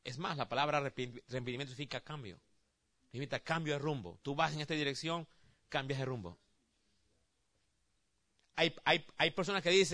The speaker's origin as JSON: {"language": "Spanish", "country": "Colombia", "said": "Muéstrame un arroz con coco y yo te demuestro que soy colombiano."}